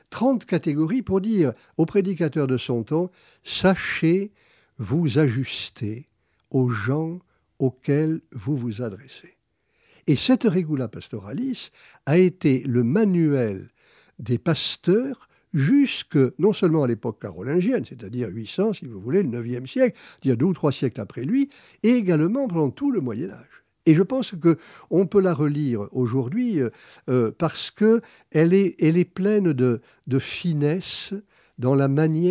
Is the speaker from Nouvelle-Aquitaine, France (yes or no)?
yes; Bordeaux, Nouvelle-Aquitaine, France; accent: Bordeaux; je suis bordelais moi aussi